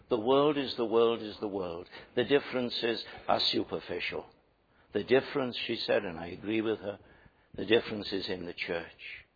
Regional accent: Wales, United Kingdom; first language cy; English is a second language; Whenever I come back from Lima, my heart goes out to my land of Wales. My first language is Welsh. I do most of my praying in Welsh.

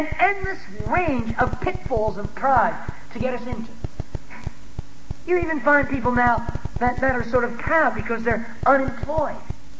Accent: United States; I just stood there and wept as an American who, as a young man, was so totally ignorant of my own culture

